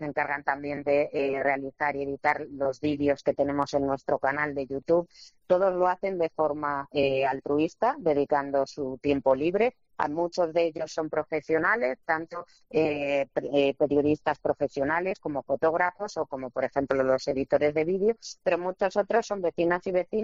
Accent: Madrid, Community of Madrid, Spain; born there; porque yo nací también aquí en Hortaleza, vivo en Hortaleza

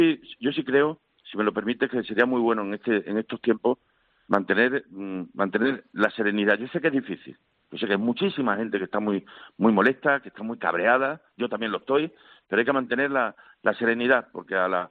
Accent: Olivenza, Extremadura, Spain; Muy buenos días desde Extremadura, concretamente desde Olivenza, mi pueblo.

